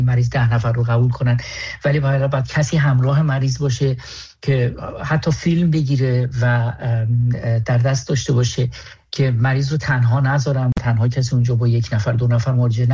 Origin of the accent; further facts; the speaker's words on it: Iran; now in Munich, Germany; فقط به عنوان یک ایرانی میتونم بگم که به همه گی افتخار میکنم.